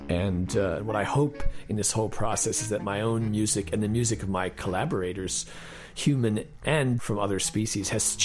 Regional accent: Connecticut, United States; Well, I grew up in Connecticut, kind of in the suburban countryside

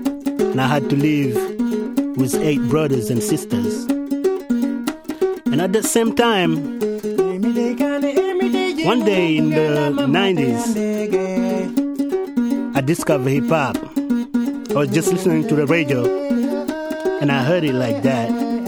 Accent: Dakar, Senegal; born there; English is a second language; I was born in Dakar, Senegal, West Africa.

